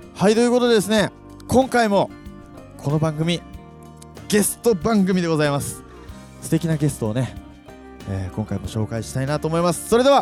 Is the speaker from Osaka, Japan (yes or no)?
no; Iwata, Shizuoka, Japan; 僕横その横の岩田市ってところなんですよ。